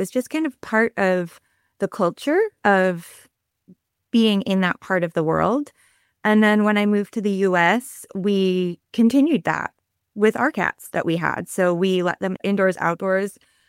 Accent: Scotland, United Kingdom; So I grew up in Scotland, and in the UK in general

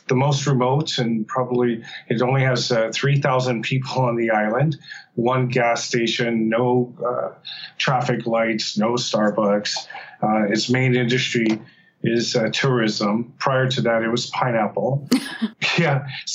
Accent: Hawaii, United States; I was born and raised on Oahu and surrounded by show dogs.

